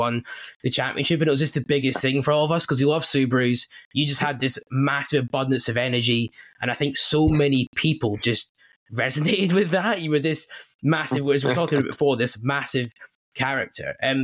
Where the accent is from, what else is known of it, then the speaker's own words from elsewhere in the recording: Scotland, United Kingdom; I'm from Scotland